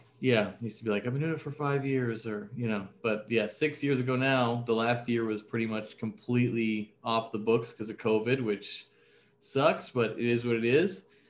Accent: Halifax, Nova Scotia, Canada; So I saw this when I was a kid growing up in Halifax.

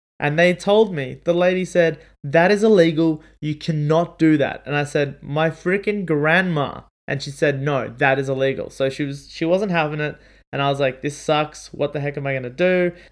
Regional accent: Australia; because I'm obviously Australian dollars.

